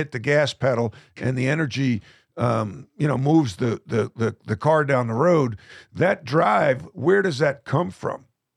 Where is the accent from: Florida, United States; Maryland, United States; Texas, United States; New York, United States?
New York, United States; Because I'm Irish Catholic from New York.